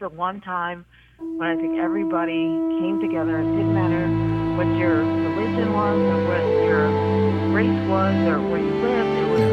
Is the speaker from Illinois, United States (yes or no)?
yes; Chicago, Illinois, United States; Every year I think about this, but I'm from Chicago, and I lived in Chicago at the time.